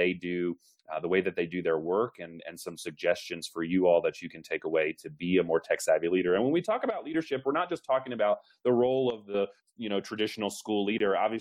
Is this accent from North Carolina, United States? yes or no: yes; Winston-Salem, North Carolina, United States; Hey, I'm from Winston-Salem.